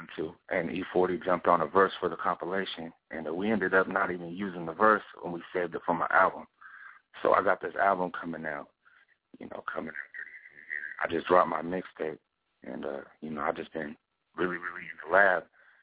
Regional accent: Santa Rosa, California, United States; I'm from the Bay Area, Santa Rosa, North Bay, California.

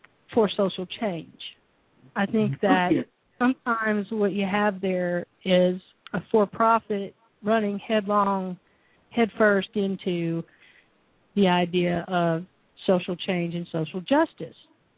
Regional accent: United States; I'm as American or more so as anyone else in this stolen land of the not really free.

